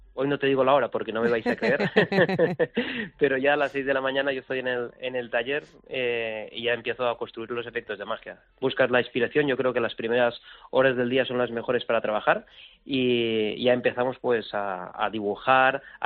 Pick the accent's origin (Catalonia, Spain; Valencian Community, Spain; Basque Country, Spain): Valencian Community, Spain; Villavieja; desde pequeñito, y desde aquí, desde mi pueblo, al cual yo quiero muchísimo porque Villavieja es donde yo nací.